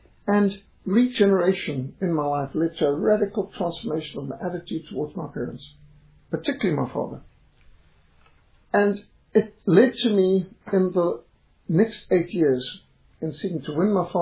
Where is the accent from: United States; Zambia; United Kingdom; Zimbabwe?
Zimbabwe; I said, I'm a Rhodesian. I'm not Englishman.